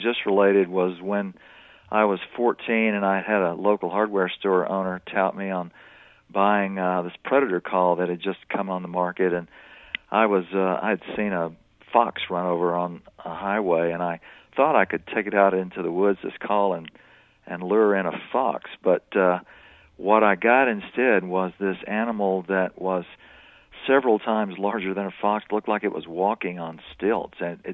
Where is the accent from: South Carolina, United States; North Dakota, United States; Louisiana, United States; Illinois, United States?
Louisiana, United States; moved away as an adult; Well, I've lived in the West most of my adult life. I grew up in Louisiana, and interestingly enough, my first coyote experiences were actually there.